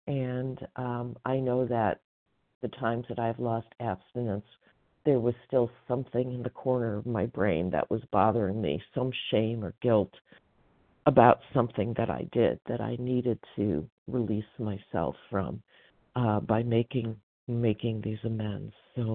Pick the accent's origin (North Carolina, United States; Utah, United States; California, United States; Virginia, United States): California, United States; from Northern California.